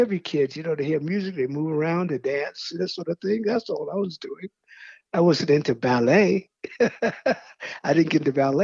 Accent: Brooklyn, New York, United States; also born or lived in Miami; I was born in Miami, Florida. I was raised in Brooklyn, New York.

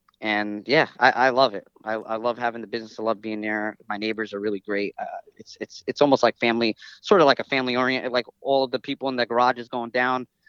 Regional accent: Paterson, New Jersey, United States; born there; I was born in Paterson, New Jersey.

